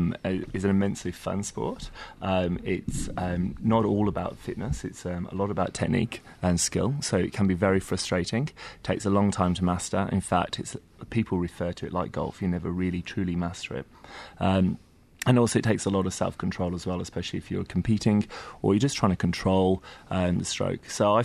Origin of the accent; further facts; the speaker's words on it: United Kingdom; now in Melbourne, Australia; So it's from the UK and, you know, a couple of years into being in Melbourne, loving it